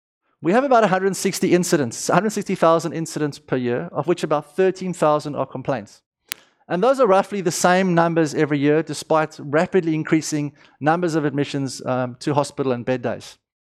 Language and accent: English; South Africa; accent: South African; now in Sydney, Australia; I'm from Sydney these days. Obviously, I'm not born in Sydney. I have a slight lilting South African accent, I'm told.